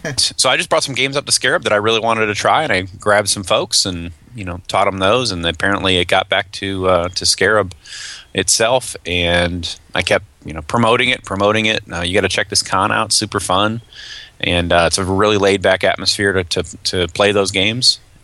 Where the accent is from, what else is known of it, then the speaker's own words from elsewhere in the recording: Myrtle Beach, South Carolina, United States; I'm from the Myrtle Beach area, and I run the Grand Strand Gamers here.